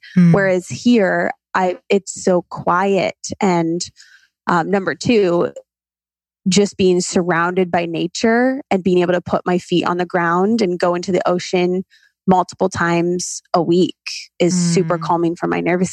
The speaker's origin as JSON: {"language": "English", "region": "Ohio", "country": "United States", "said": "I am originally from Ohio. Yes."}